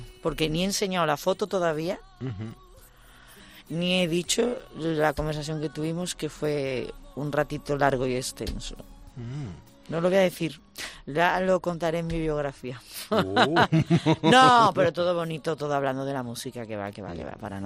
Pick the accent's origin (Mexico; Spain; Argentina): Spain; Seville, Andalusia; En Sevilla, en mi tierra, la liamos bien, ¿eh?